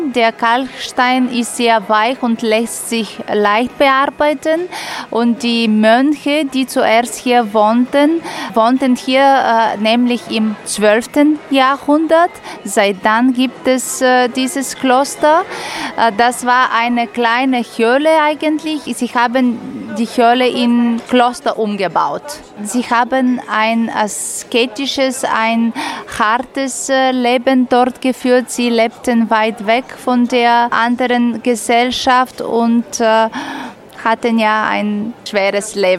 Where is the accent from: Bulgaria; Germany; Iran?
Bulgaria; Ruse, Ruse Province; bin in Russe geboren und aufgewachsen. Ich bin 47 Jahre alt